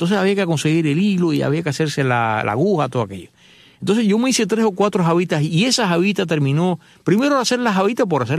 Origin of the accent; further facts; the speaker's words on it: Havana, Cuba; con el perdón de los habaneros, yo soy habanero también